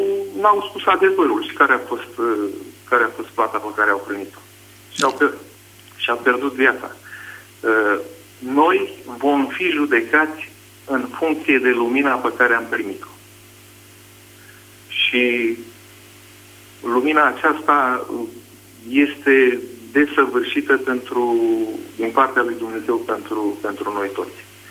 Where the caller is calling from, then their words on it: Paris, Île-de-France, France; vă sunt din Paris.